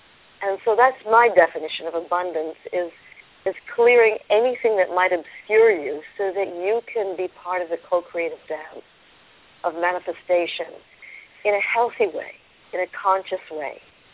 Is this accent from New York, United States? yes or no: yes; New York, United States; accent: New York; moved away as an adult; now in Malibu, United States; I was 39 years old, and I'm a New Yorker, which many of you can hear from my accent. And I'd moved from there to Malibu, California, which is where we're speaking to you from.